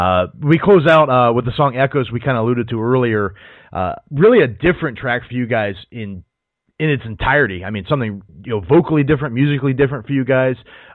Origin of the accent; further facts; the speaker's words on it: Ohio, United States; Huge fan of those guys, you know, growing up in Northeast Ohio.